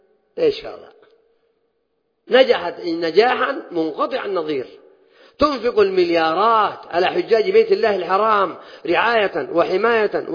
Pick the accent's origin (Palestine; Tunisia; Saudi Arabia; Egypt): Saudi Arabia; عندنا في السعودية